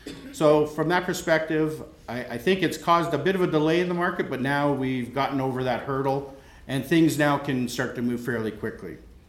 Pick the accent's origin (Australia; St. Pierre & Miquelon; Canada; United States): Canada; I'm from Canada.